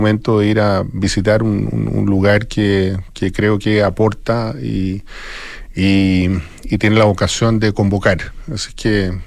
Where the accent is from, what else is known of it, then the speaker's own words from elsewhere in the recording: Chile; no como territorio, sino como chileno, que realmente me siento muy orgulloso de que tengamos una empresa de este nivel.